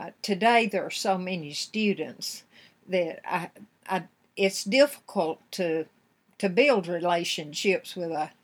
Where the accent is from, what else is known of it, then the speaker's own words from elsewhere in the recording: North Carolina, United States; born there; I was born on Cowie Mountain, and my grandparents on my mother's side, Tom Columbus and Minnie Jones, and we still live there.